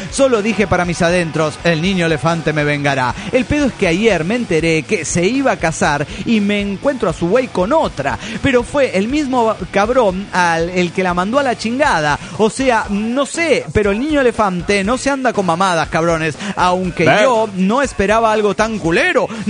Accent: Nuevo Laredo, Tamaulipas, Mexico; de Nuevo Laredo, Tamaulipas, México.

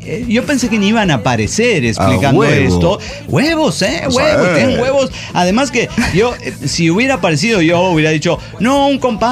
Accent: Torreón, Coahuila, Mexico; Soy el inmortal de Torreón, Coahuila, México.

